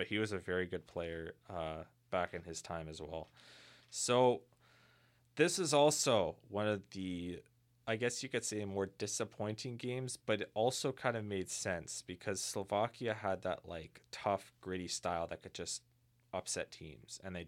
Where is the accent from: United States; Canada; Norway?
Canada; I mean, as a Canadian, obviously.